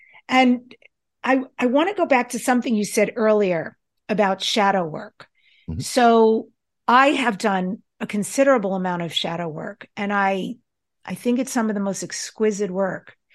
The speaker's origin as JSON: {"language": "English", "region": "New York", "country": "United States", "tie": "born or raised there", "said": "We grew up in New York."}